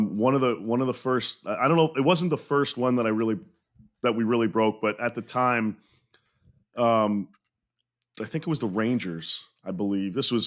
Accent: Montreal, Quebec, Canada; I grew up in Montreal, was born there

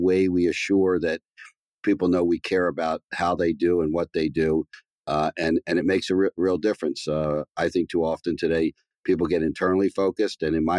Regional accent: Baltimore, Maryland, United States; Actually, it was great. I grew up in a very kind of middle-class neighborhood across the street from my elementary school and my junior high school.

